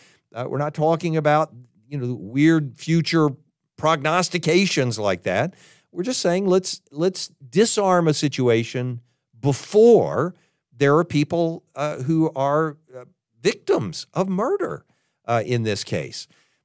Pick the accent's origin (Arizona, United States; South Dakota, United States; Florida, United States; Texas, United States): Texas, United States; I've had guns given to me my entire life because I grew up in Texas